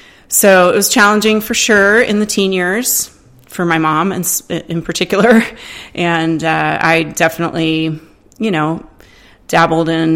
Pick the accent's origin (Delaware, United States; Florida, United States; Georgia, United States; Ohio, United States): Georgia, United States; Atlanta; Actually, I grew up in the South in Atlanta, Georgia, with a really awesome family, unique, quirky, and fun